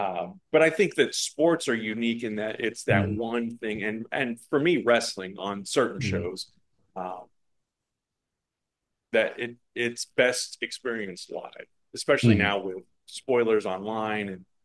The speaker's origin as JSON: {"language": "English", "town": "St. Louis", "region": "Missouri", "country": "United States", "tie": "born or raised there", "said": "I grew up in St. Louis though."}